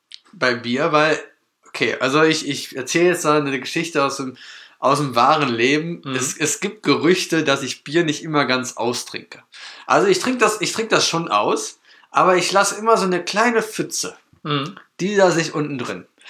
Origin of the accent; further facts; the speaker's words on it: North Rhine-Westphalia, Germany; wir kommen aus NRW